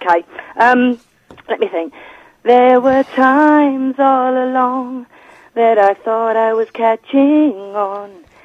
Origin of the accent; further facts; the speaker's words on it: East of England, United Kingdom; I'm from Essex. I'm an Essex girl.